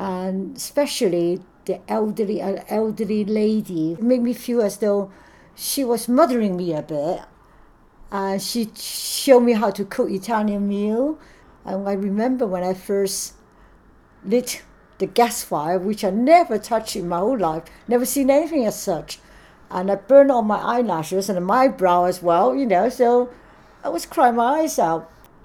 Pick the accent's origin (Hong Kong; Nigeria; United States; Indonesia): Hong Kong; moved away as an adult; also born or lived in China; I've been in Bristol coming March will be 50 years, 50. I was actually born in China, but I was brought up in Hong Kong. I came here to study, and I've been here ever since.